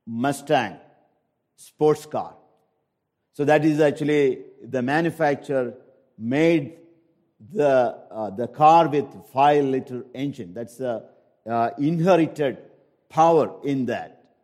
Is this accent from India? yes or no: yes; India; I come from India. Even northern part of India, we have a lot of these kind of encounters.